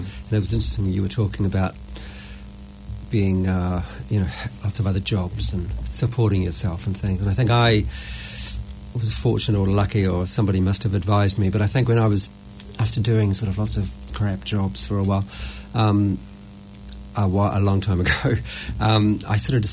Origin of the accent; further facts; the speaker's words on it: Dunedin, Otago, New Zealand; Dunedin, which is my hometown.